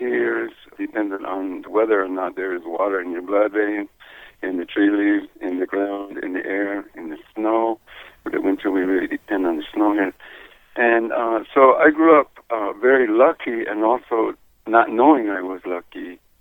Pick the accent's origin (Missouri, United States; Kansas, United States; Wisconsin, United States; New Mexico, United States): New Mexico, United States; Well, first of all, I grew up in New Mexico. The reservation, Pueblo Reservation, there's 19 Pueblos in New Mexico